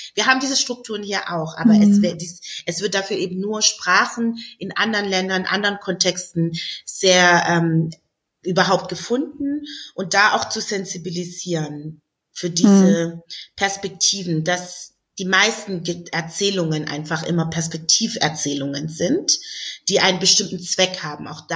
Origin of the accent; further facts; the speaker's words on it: Stuttgart, Baden-Württemberg, Germany; ich komme ja aus Stuttgart